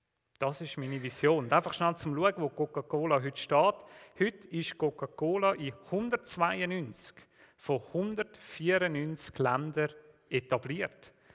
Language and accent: German; Switzerland; Ich habe mir jetzt überlegt, mit was kannst du als Schweizer die Flasche wieder füllen.